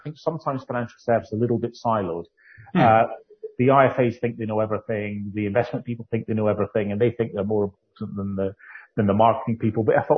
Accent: Scotland, United Kingdom; accent: Doric; first language Doric; Long story short, I'm a Scot. I grew up in the northeast of Scotland, so I'm a native Doric speaker, so I shall anglicise quite happily for you

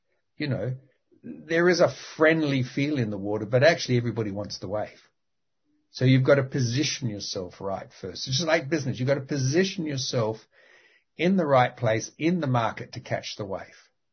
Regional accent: Australia; being Australian, I was fortunate enough to grow up near beaches

